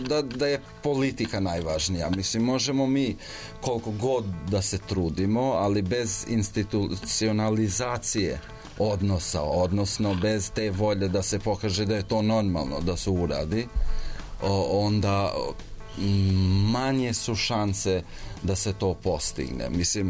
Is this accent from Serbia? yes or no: no; Kosovo; ja sam inače poreklom s Kosova. I kad sam došao prvi put 2006.